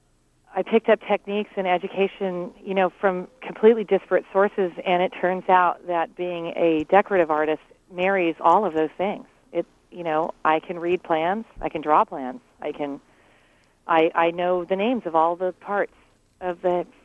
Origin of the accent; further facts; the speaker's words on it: Newport Beach, California, United States; because I'm actually from Newport Beach. I grew up there.